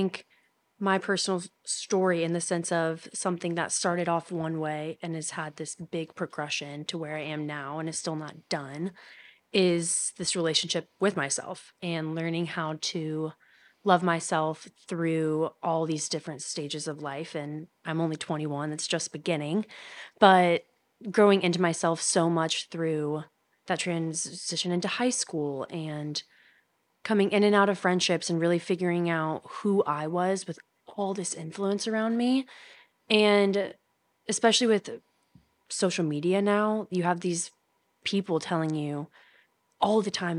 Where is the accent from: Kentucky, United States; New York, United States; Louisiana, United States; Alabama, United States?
Kentucky, United States; Louisville; born there; I am 21 years old. I was born in Louisville, Kentucky.